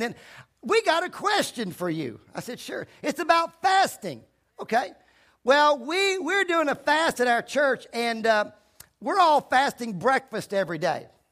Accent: Virginia, United States; When I grew up in Virginia, and every preacher I ever knew was poor.

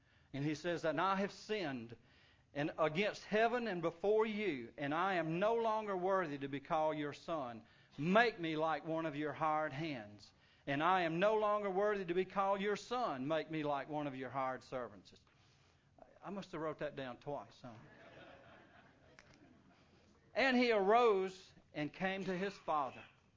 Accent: Baton Rouge, Louisiana, United States; we're from Baton Rouge.

